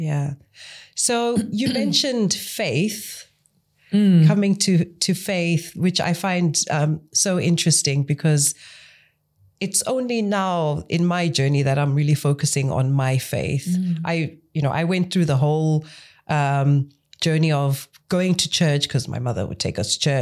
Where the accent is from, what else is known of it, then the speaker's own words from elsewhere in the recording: Zimbabwe; now in United Kingdom; I grew up in Zimbabwe, moved to the UK.